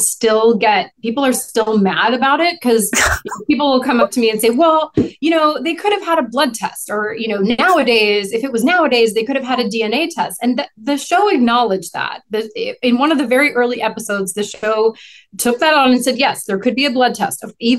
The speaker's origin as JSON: {"language": "English", "town": "New York City", "region": "New York", "country": "United States", "tie": "born or raised there", "said": "so many insane, insane things happened growing up in New York in the '80s."}